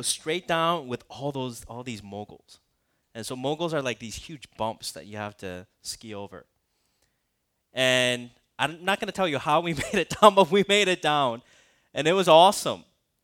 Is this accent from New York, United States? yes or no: no; Minnesota, United States; You know, I grew up in Minnesota, and so I went skiing all my life.